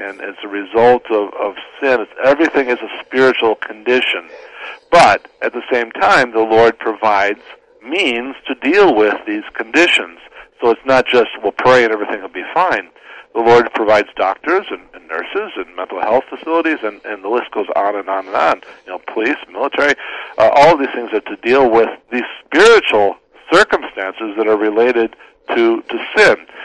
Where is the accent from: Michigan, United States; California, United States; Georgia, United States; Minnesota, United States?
Michigan, United States; I'm from Michigan, so my apologies too.